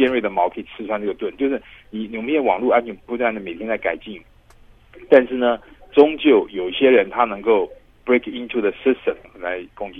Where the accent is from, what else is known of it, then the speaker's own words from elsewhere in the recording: China; 那这个就像说我们中国人讲的这个矛跟盾这个东西哈